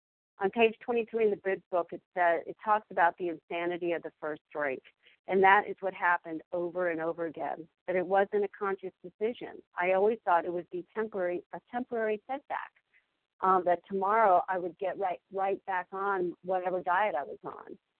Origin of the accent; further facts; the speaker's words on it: Fairfax, Virginia, United States; I was born on July 27th, 1960. I am the fourth of four girls. We live in Fairfax, Virginia, which is about 30 minutes outside of Washington, D.C.